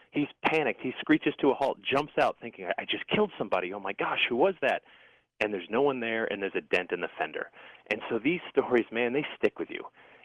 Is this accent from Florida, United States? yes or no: no; Connecticut, United States; So I grew up in Connecticut, and this little small town